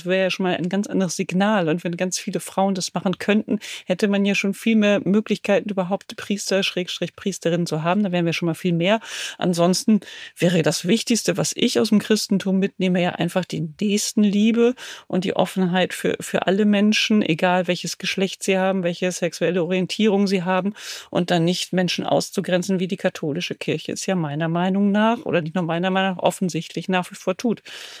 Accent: Lower Saxony, Germany; in meiner Heimat Ostfriesland

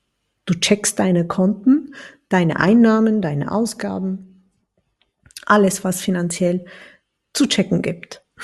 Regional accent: Turkey; German is a second language; Das Schicksal ist nämlich für so viele Sachen zuständig in meiner Heimat, in der Türkei.

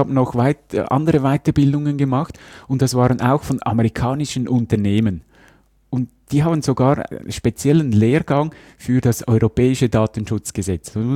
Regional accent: Switzerland; Bei uns in der Schweiz wäre das zum Beispiel die SAS, die da Mitglied ist, die Schweizerische Akkreditierungsstelle

